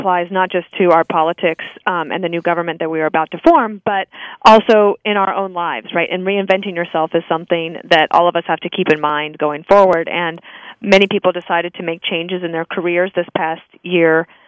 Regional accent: Wyoming, United States; also born or lived in Washington, D.C.; now in New York, United States; I grew up in Wyoming, spent a lot of time in Washington, D.C., never thought I would live in Manhattan

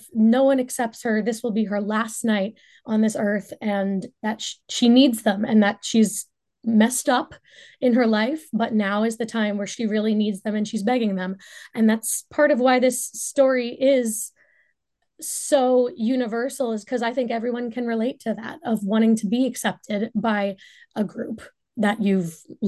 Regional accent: Silver Spring, Maryland, United States; So I actually grew up around here. I'm from Silver Spring, Maryland. I'm a product of the Montgomery County school system, you know, all of the 18 years.

